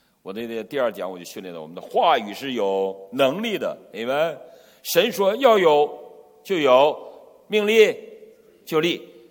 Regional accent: China; 我们大陆的姐妹们从小生活在一个不懂感恩的时代

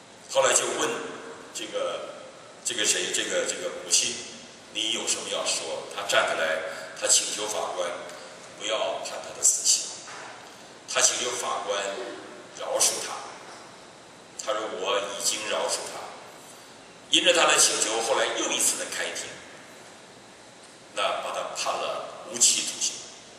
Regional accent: China; 那我们中国人呢

